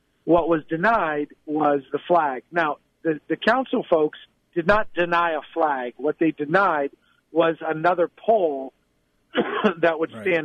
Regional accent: Beirut, Beirut Governorate, Lebanon; now in United States; I'm an immigrant from Beirut, Lebanon, to this country.

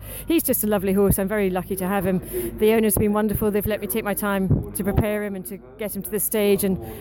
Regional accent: Scotland, United Kingdom; Well, being Scottish, I quite like the fact there's quite a lot of prize money as well.

